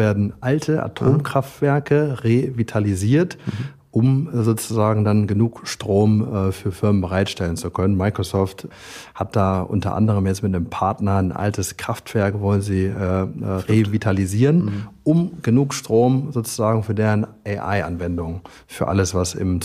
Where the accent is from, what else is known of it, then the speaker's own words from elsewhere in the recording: Bremen, Germany; moved away as an adult; now in Frankfurt, Germany; 38. Ich komme eigentlich aus Bremen. Bremen war mir dann irgendwann zu klein. Und dann bin ich vor circa 12 Jahren von Bremen nach Frankfurt gezogen